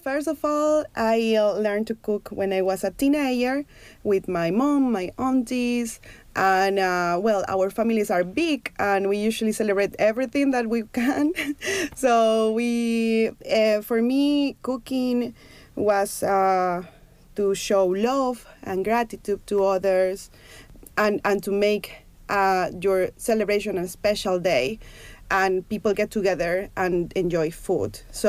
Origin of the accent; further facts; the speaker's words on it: Ecuador; But because I'm from Ecuador, I decided to do a tuna ceviche style salad